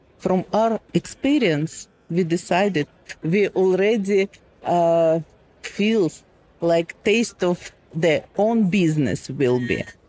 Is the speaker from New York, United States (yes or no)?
no; Phoenix, Arizona, United States; I'm from Phoenix, Arizona.